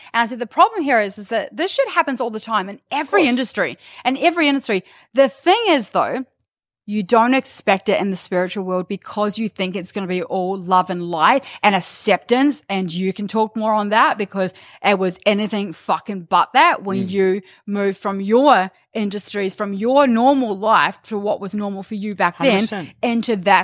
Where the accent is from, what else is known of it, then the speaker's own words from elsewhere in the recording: New Zealand; moved away; Like, I'm from New Zealand. But I've been here since 2009, and I do not have any, like, relevance or association with New Zealand whatsoever.